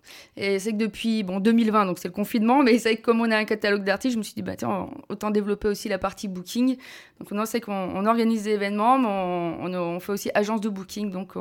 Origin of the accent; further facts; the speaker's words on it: Lyon, Auvergne-Rhône-Alpes, France; Je viens de Lyon, d'ailleurs, enfin là, j'habite à Lyon maintenant.